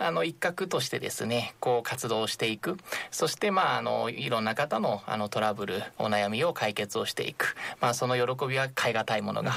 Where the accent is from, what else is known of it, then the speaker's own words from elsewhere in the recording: Yokohama, Kanagawa, Japan; 私の地元の横浜市鶴見区だったりという